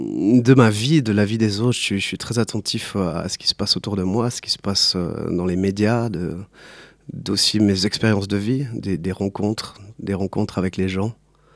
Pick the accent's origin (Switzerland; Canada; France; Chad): Switzerland; Valais; le tromboniste de … qui est venu chez nous en Valais au studio